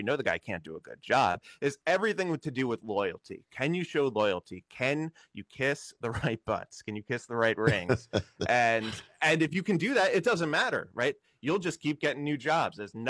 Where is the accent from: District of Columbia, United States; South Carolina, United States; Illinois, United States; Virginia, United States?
District of Columbia, United States; Washington; And I can say that because I'm from Washington DC, and you can see those people.